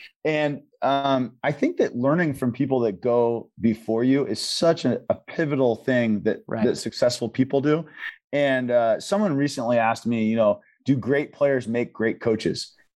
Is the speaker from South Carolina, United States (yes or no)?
no; Kailua, Hawaii, United States; born there; I was born in Kailua in Oahu, because my dad's in the military and we were stationed there.